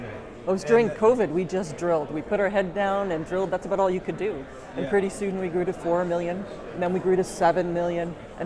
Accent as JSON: {"language": "English", "region": "Yukon", "country": "Canada", "tie": "born or raised there", "said": "and I grew up in the Yukon."}